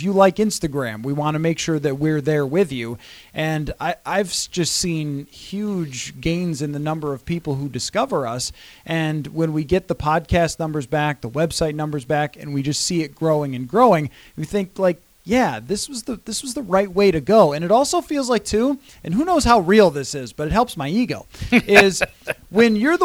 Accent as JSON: {"language": "English", "town": "Buffalo", "region": "New York", "country": "United States", "said": "Because I'm from Buffalo and we're more straightforward."}